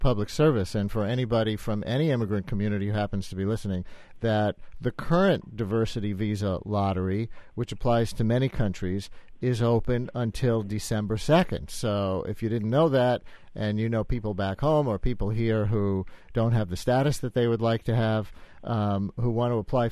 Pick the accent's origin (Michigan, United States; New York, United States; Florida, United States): New York, United States; Queens; born there; even though I was born in Queens